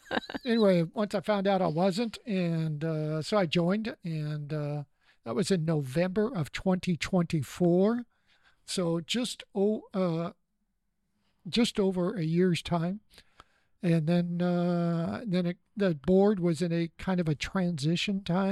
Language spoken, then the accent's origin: English; Beaverton, Oregon, United States; I grew up in Beaverton, Oregon, back when I was small and dinky. We lived out in the country. I rode my bike everywhere, had a blast, had two wonderful parents.